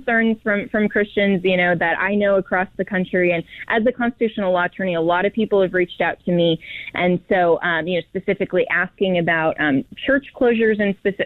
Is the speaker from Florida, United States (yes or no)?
no; Colorado, United States; in my home state of Colorado, we have a Democrat governor.